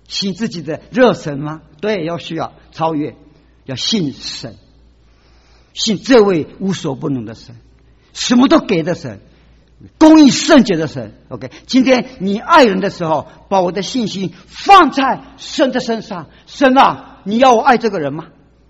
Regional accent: China; 我们中国人不是没有签字比较那么没重要

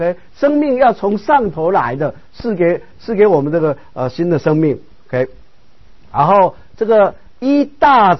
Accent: Taiwan; 我们台湾人很多都说要去改运哦

